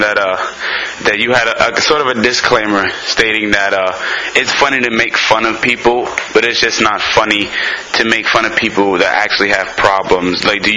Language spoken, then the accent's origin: English; New York, United States; Yeah, because I'm from New York, so there's so you guys like just simply taking pictures.